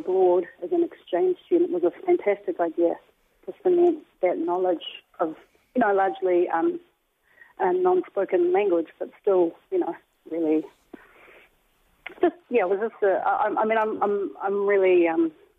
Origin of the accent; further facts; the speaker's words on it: Auckland, New Zealand; I'm from Auckland.